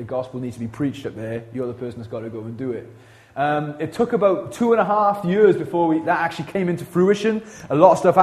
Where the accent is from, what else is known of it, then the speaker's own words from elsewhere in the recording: Pontypool, Wales, United Kingdom; I grew up in Pontypool, I'm a Pontypool boy, born and bred.